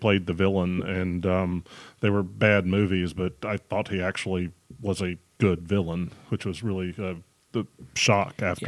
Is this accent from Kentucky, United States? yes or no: yes; Kentucky, United States; I grew up in Kentucky, and Jim Varney is from Kentucky.